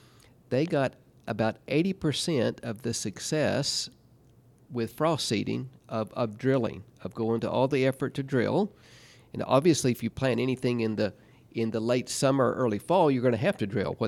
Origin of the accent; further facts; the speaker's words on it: Georgia, United States; moved away as an adult; We're originally from Georgia, so I don't advise people to move from Georgia after Christmas and arrive in Manitoba right above North Dakota December 29th